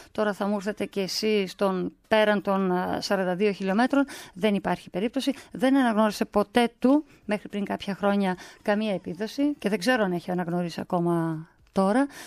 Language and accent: Greek; Western Macedonia, Greece; Όταν λοιπόν εγώ έχανα το λεωφορείο για το χωριό μου, το αστικό, έπαιρνα το αστικό του προηγούμενου χωριού, του Κομάνου.